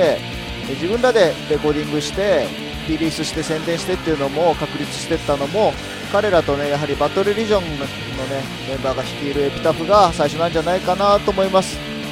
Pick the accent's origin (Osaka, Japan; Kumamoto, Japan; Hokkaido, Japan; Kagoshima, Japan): Hokkaido, Japan; 僕ね実は北海道出身なんだけど、寒いの実は苦手なんですよ。